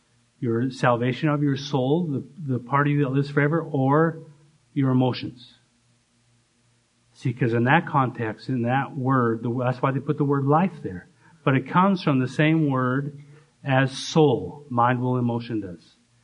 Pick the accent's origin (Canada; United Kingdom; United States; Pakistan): Canada; I'm from Canada. We don't take the time to peel.